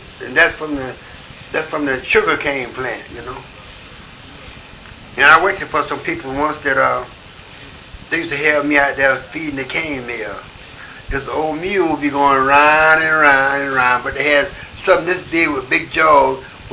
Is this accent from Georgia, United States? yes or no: yes; Georgia, United States; born there; And as I said, I was born in Georgia.